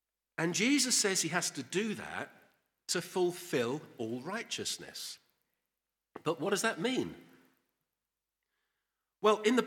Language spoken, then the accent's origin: English; United Kingdom; Maybe it's because I'm British, I don't know.